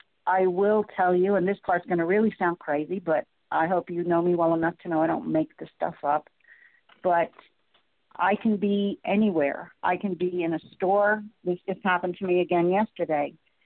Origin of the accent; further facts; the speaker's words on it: United States; Like you said, I'm Native American and grew up in it. So I've always had a feel for it.